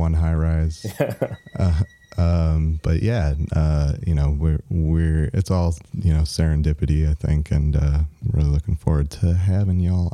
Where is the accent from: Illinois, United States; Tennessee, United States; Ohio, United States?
Illinois, United States; Chicago; now in Bay Area, United States; I grew up in Chicago. Been out here, came out here in 2013, so going on 6 years.